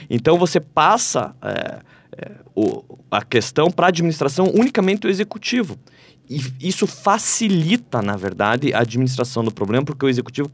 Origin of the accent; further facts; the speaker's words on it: Brazil; é um direito de todos nós, enquanto sociedade. Né, enquanto brasileiros.